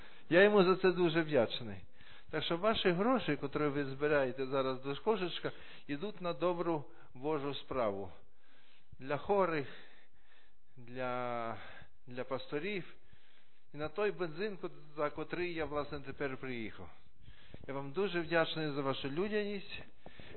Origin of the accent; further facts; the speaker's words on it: Poland; Ukrainian is a second language; ми, поляки, не святкуємо день народження, у нас святкують іменини